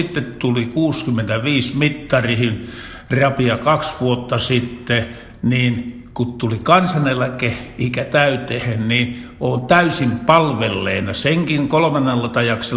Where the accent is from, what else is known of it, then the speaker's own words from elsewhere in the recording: South Ostrobothnia, Finland; meillä Etelä-Pohjanmaalla